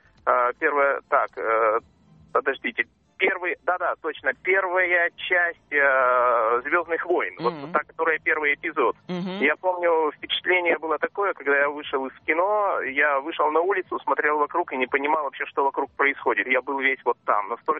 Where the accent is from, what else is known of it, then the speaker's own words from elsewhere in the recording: Kirov, Kirov Oblast, Russia; я из Кирова.